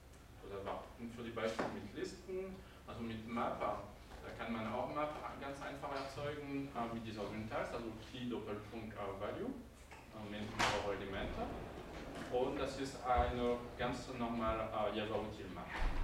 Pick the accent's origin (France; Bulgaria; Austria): France; German is a second language; now in Bernau, Germany; also wie ich das nicht verstecken kann vom Akzent, bin ich Franzose, aber ich lebe in der Nähe von Bernau